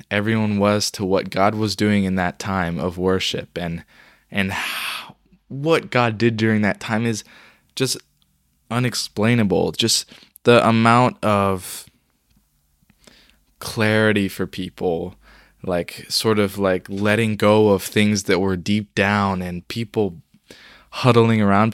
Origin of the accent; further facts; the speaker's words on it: China; I went to go see some friends that I grew up with in China.